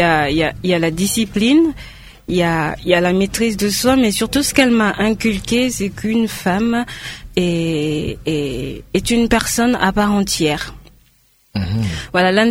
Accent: Central African Republic; also born or lived in Kinshasa, DR Congo; Je suis revenue en 2012, en octobre 2012, oui. Et les raisons, c'est que je suis centrafricaine, mes parents sont ici

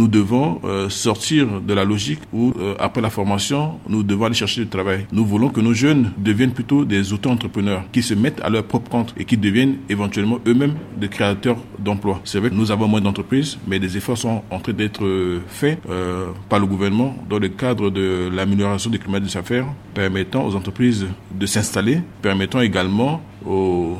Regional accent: Central African Republic; chez nous, en République centrafricaine

